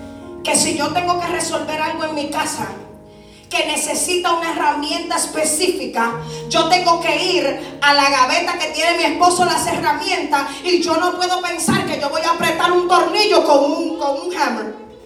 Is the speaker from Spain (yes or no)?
no; Brooklyn, New York, United States; yo soy dominicana y soy de Brooklyn.